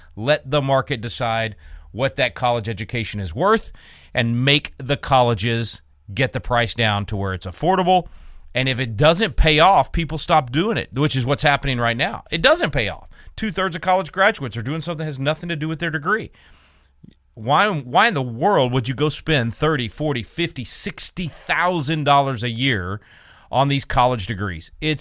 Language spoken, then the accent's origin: English; Texas, United States; I'm excited about something that's happening here in my home state of Texas that can impact you, no matter where you live in this country.